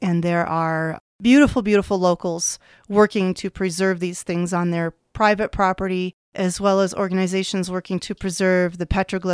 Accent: Michigan, United States; I am originally from Michigan. I grew up all over Michigan.

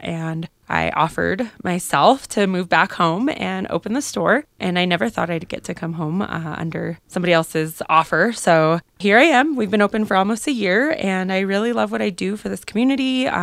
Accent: Alamosa, Colorado, United States; So I was born and raised in Alamosa. I graduated from Center High School about 10 years ago

